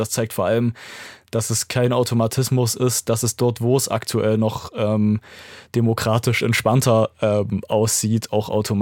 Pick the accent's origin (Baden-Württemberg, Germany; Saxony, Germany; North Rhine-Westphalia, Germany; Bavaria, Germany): Saxony, Germany; Zwickau; wir sind damals für Klimaschutz mit Fridays for Future in meiner Heimatstadt Zwickau auf die Straße gegangen.